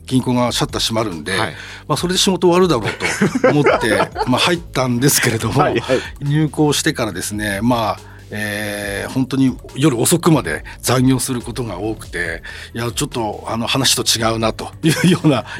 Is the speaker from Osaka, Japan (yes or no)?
no; Aomori, Japan; まああの地元青森、まあ、長男っていうこともあって、じゃあ青森に帰ろうかと思った時に、